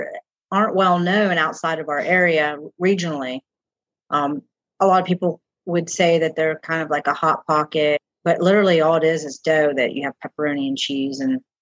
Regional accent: Ohio, United States; So this is my hometown area. I live in St. Clairsville. I'm from Belmont County, and all our business is located in Bel Air, Ohio.

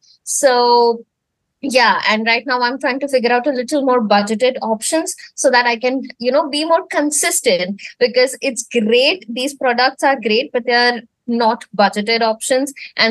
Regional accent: Surat, Gujarat, India; moved away as an adult; now in Mumbai, India; I'm originally from Surat and I moved to Mumbai for my master's, and since then fell in love and stayed here. It's been 4 or 5 years, discounting the COVID years

